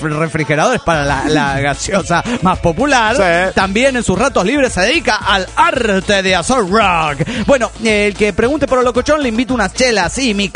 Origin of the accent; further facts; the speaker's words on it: Ramos Mejía, Buenos Aires Province, Argentina; Los escucho siempre, tengo 25 años, soy de Ramos Mejía.